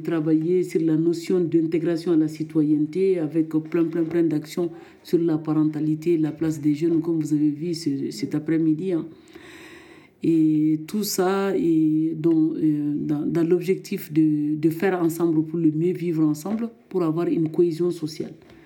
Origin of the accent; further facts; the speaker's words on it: Mali; Donc je viens du Mali, donc il y a beaucoup de compétences artisanales, là.